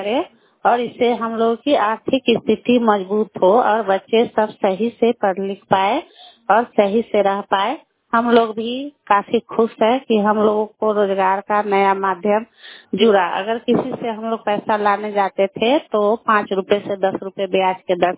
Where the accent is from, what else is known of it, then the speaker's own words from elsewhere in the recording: Anwarpur, India; और मैं अनवरपुर पंचायत से हूँ।